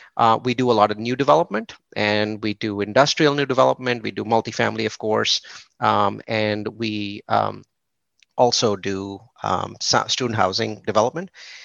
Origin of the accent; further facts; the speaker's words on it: California, United States; I come from Silicon Valley